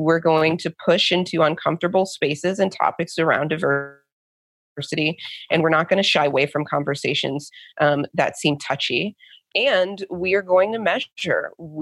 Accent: Midwest, United States; I grew up in the Midwest in mostly white suburban neighborhoods.

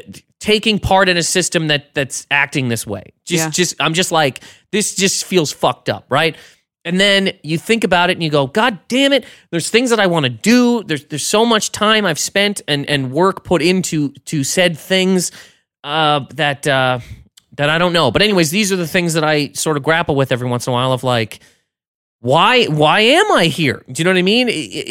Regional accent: Canada; He knows me and Liz. He knows we're from Canada.

